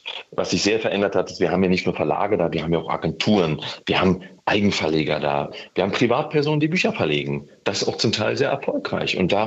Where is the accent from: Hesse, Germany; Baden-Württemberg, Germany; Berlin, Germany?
Berlin, Germany; ich komme aus Berlin und habe diese Entscheidung gefällt, hierher zu ziehen